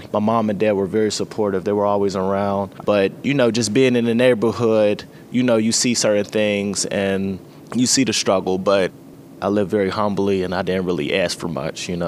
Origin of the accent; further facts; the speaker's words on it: Pittsburgh, Pennsylvania, United States; I grew up in the Hill District all my life. I was born up Sugar Top. And then for a couple years, we moved to the North Side.